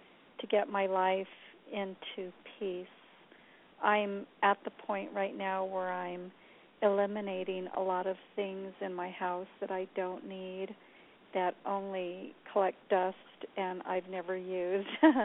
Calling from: Southwest, United States; I'm in the Southwest.

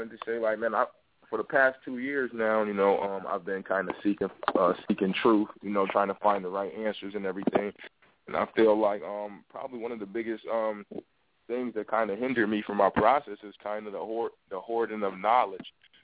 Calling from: Buffalo, New York, United States; I'm from Buffalo, New York.

